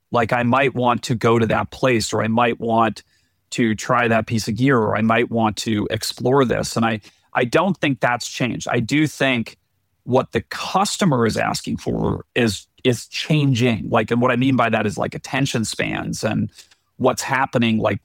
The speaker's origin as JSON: {"language": "English", "region": "Colorado", "country": "United States", "tie": "born or raised there", "said": "growing up in Colorado"}